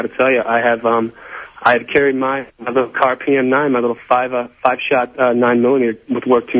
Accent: Detroit, Michigan, United States; now in Los Angeles, United States; I'm from Detroit, man. It's way different there, I got to tell you.

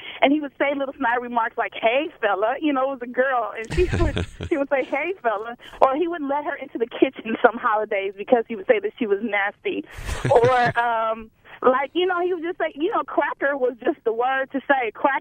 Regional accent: Compton, California, United States; My grandfather, I grew up in Compton, black community predominantly.

